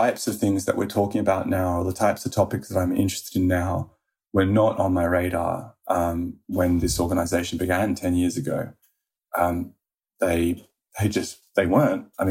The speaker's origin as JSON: {"language": "English", "country": "Australia", "said": "arriving as an Australian."}